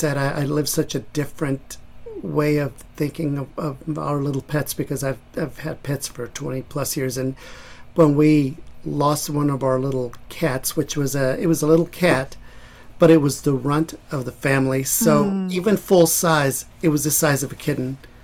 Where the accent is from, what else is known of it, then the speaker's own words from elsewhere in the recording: Texas, United States; I'm originally from Texas, and when I had pets back in Texas and growing up